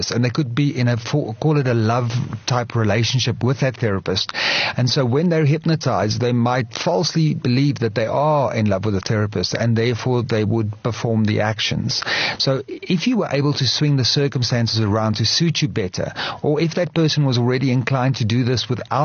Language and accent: English; Johannesburg, Gauteng, South Africa; I was born bred Joburg. I'm a Joburger of heart.